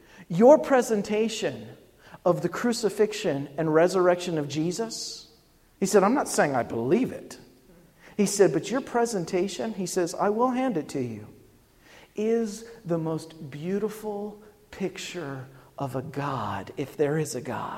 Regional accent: West Virginia, United States; I'm from West Virginia. We fry it there.

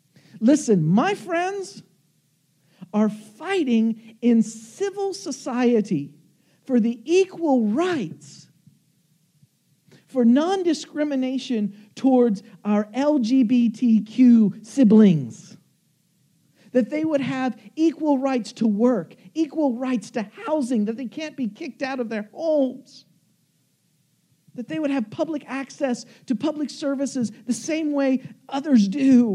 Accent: Appalachia, United States; Forgive me, I come from Appalachia, so maybe I'm venting a little bit this morning.

